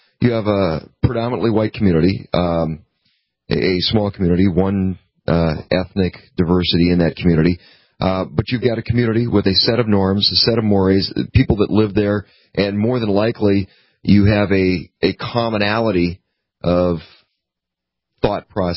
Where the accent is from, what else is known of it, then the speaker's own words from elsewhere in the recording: Grand Forks, North Dakota, United States; I grew up in around Grand Forks, but it's the armpit of North Dakota's weather.